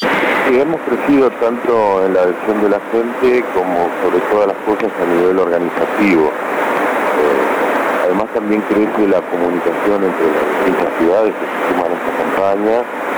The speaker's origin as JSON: {"language": "Spanish", "country": "Argentina", "said": "somos todos los argentinos los que nos estamos alimentando a base de transgénicos como ningún otro país del mundo."}